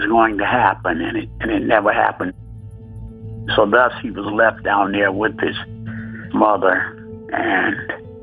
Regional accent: Alabama, United States; So we grew up in Alabama, primarily on a farm. And as such, when you were growing up in the South in the 50s on a farm, once you got to be 12, 14 years old, then you were expected to work like an adult

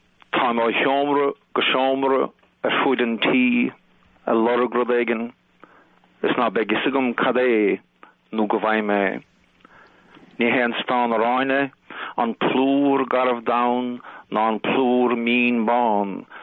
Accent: Ireland; The Irish language. I grew up with English. I grew up in English in the southern city, and my parents were from the country, and I learned the language at school.

